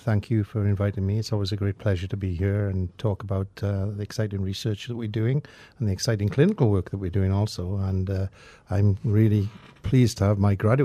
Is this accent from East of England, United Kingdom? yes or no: no; Wales, United Kingdom; well, not mine because I'm from Wales